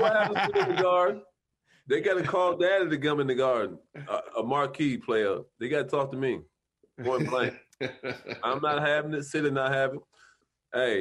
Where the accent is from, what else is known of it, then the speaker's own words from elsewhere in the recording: Cleveland, Ohio, United States; I'm leaning towards Cincinnati because I'm from Cleveland, Ohio.